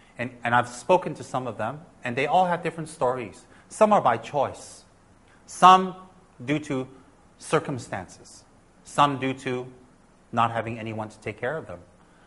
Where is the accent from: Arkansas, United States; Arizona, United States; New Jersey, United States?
New Jersey, United States; even when I was very young, growing up in New Jersey.